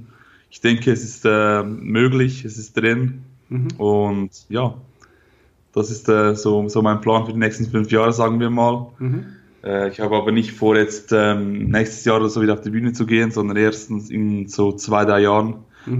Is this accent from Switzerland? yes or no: yes; Switzerland; Ich komme aus der Schweiz, wie man hört.